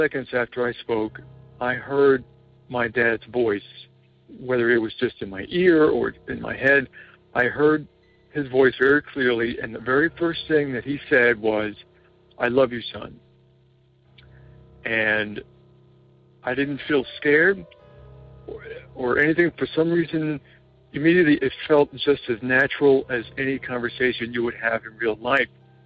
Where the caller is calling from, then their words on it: New Jersey, United States; I'm calling from New Jersey.